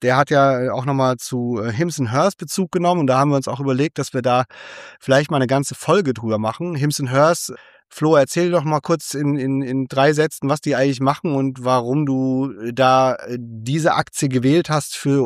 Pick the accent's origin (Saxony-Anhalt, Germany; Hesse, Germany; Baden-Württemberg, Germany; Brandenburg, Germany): Hesse, Germany; Frankfurt; aus Frankfurt, meiner Heimat